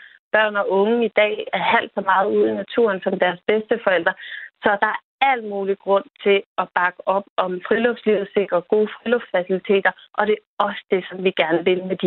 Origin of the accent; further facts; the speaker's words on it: Capital Region of Denmark, Denmark; Nu er jeg selv bornholmer og kommet meget i Bisonskoven